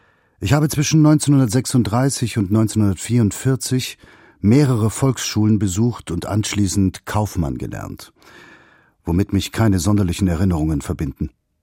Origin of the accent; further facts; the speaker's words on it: Frankfurt am Main, Hesse, Germany; born there; Mein Geburtsort ist Frankfurt am Main. Das Datum der 23. August 1930.